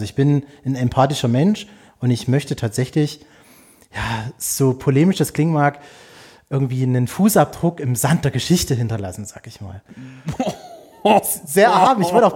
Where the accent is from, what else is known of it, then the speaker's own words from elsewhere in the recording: Saxony, Germany; ich war Stadtrat bei mir im Erzgebirge in meiner Heimatstadt